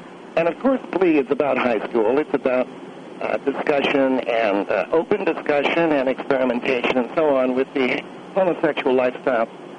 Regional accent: Palo Alto, California, United States; I grew up, Phil, not too far from San Francisco. I grew up in Palo Alto

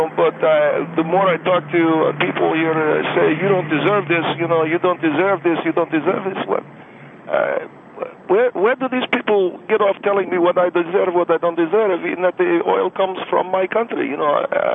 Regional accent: Alexandria, Alexandria Governorate, Egypt; Yes, ma'am, I'm from Alexandria, Egypt, yes.

